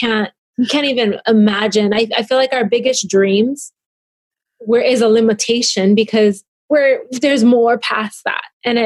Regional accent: Hawaii, United States; I speak pidgin. I write bad grammar. Like, I grew up in Hawaii, so I'm I don't even spell right.

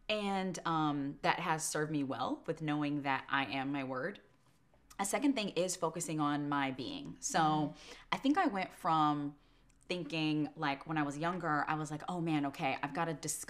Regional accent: Palmdale, California, United States; I'm from Palmdale, California. I'm 5'3", daughter of immigrants, like first generation

